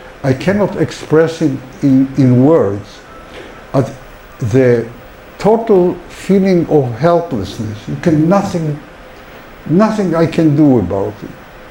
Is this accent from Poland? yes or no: yes; Poland; little town in Poland who became interested in the Jews of that town. The name of the town, this is my hometown, my Shangri-La, my place which I, as a child, wanted back because it was my only place